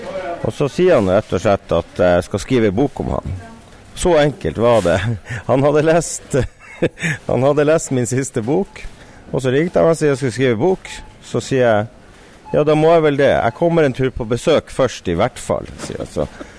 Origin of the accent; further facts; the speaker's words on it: Evenes, Nordland, Norway; Ja, altså jeg kommer opprinnelig fra Evenes I Nordland. Vokst opp I bunkersene som beskyttet Tirpitz under krigen.